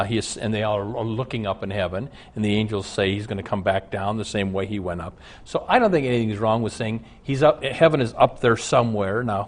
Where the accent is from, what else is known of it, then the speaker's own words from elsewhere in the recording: Omaha, Nebraska, United States; now in Minneapolis, United States; All right, Jackie, I grew up in Omaha. We're up in Minneapolis.